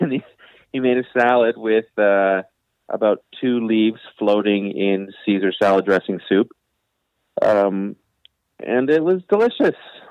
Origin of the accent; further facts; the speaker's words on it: Ottawa, Ontario, Canada; but the good news is it was in my hometown of Ottawa.